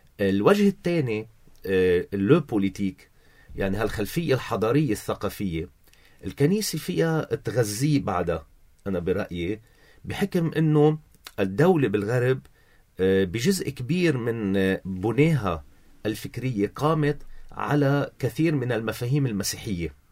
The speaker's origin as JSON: {"language": "Arabic", "country": "Lebanon"}